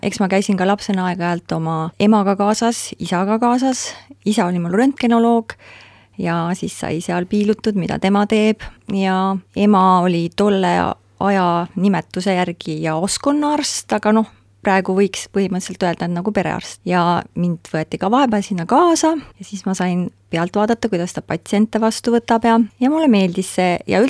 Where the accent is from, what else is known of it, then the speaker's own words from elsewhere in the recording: Tartu, Tartu County, Estonia; born there; Ja ma olen sündinud Tartus tudengite lapsena ja selle tõttu esimesed kolm pool eluaastat elasime Tartus.